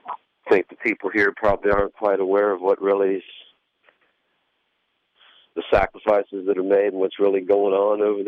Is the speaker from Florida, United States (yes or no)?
yes; Florida, United States; Yeah, I was born down near South Miami. South Miami, I moved up here as a teen.